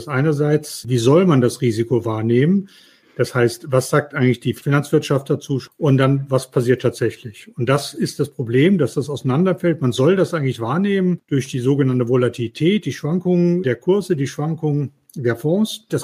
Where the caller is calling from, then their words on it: Mannheim, Baden-Württemberg, Germany; Ich bin aus Mannheim zugeschaltet, bin schon ganz aufgeregt auf die Fragen